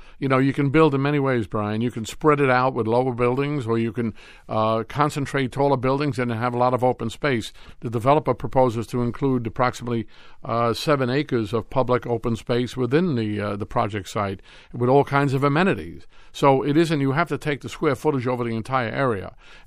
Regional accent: Brooklyn, New York, United States; I grew up in Park Slope, Brooklyn.

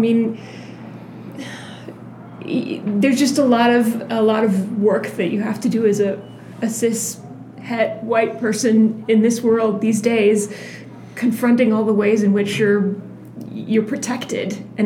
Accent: Boston, Massachusetts, United States; She's from the Boston area. I am also from the Boston area.

